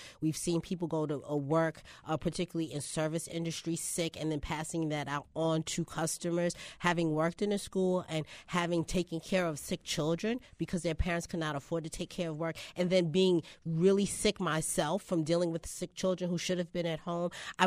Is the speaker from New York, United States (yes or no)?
yes; New York City, New York, United States; Well, I grew up in Hollis, Queens in the 80s and 90s.